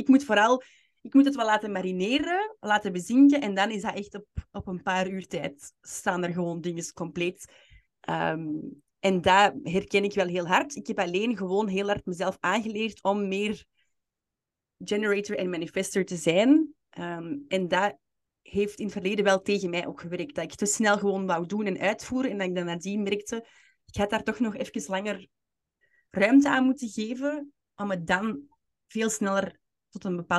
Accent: Westmaal, Antwerp, Belgium; moved away as an adult; now in Spain; Ja, ik ben geboren in de Kempen. Ik ben geboren in Westmaal en daar ook lang gewoond. En dan sinds de UNIF in Antwerpen blijven plakken. En nu Spanje uiteraard

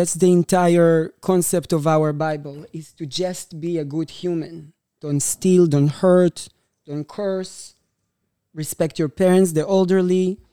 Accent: Israel; When I grew up in Israel, I was 16 years old and they were training me to hold a gun to protect myself.

